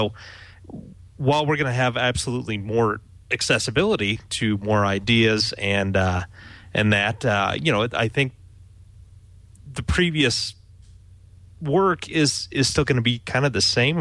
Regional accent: Wyoming, United States; because I'm from Wyoming. It's fairly rural area, only 550 or 650,000 people in the entire dang state

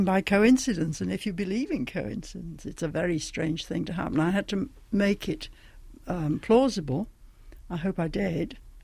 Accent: North East England, United Kingdom; Oh, and I was brought up on Teesside, which was filled with coal dust

